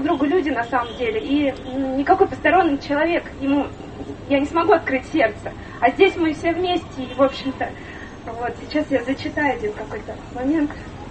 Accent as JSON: {"language": "Russian", "town": "Voronezh", "region": "Voronezh Oblast", "country": "Russia", "said": "Хари Кришна … я из Воронежа."}